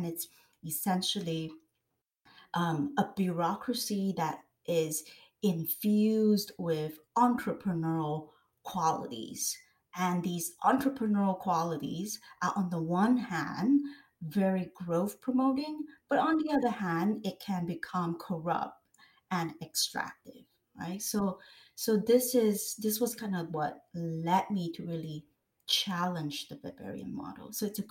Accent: Singapore; Like, I come from Singapore.

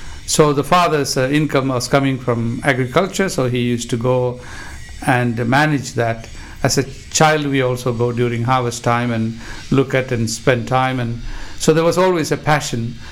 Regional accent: India; first language Malayalam; English is a second language; I speak a bit of Hindi and my native language, which is called Malayalam

